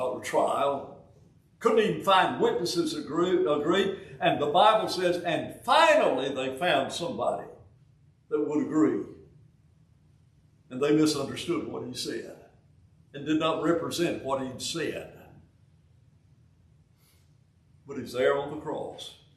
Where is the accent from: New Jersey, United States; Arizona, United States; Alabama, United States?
Alabama, United States; Huntsville; accent: southern; I was born in Huntsville, Alabama, you know, grew up there in Alabama. That's why I've still got this southern accent.